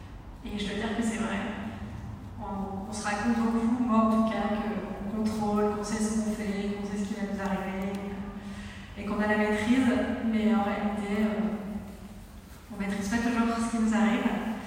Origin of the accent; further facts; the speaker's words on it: Southern France, France; une jeune femme de 33 ans. Je viens du sud de la France